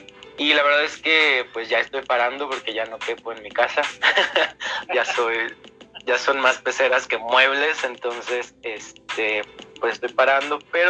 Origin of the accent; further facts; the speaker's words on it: Mexico City, Mexico; born there; Yo soy mexicano, nací en la Ciudad de México. Hace apenas unos 15 ayeres, nada, no es cierto, ya tengo 33 años